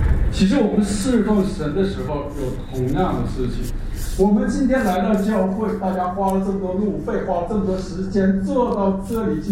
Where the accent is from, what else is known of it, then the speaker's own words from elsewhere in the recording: Northeast China, China; accent: Northeastern Mandarin; 用我们东北话说